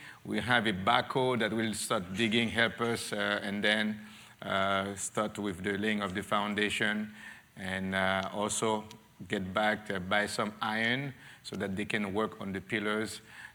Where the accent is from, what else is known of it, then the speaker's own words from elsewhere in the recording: Haiti; growing up in Haiti, people think that it's okay. The poorer you are, the more spiritual you can be